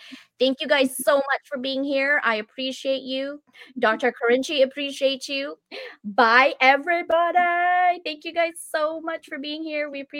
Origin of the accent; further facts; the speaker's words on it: Philippines; I'm Filipino. Like what? I'm from the islands. I don't do cold